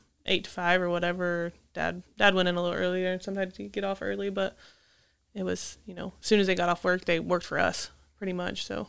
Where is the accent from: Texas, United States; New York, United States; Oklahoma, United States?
Oklahoma, United States; Cherokee; Cherokee, Oklahoma.